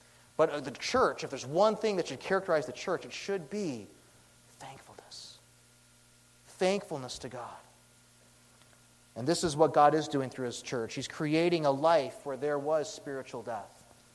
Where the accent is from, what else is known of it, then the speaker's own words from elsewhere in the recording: Colombia; because I can't speak Spanish, but I'm from Colombia, okay?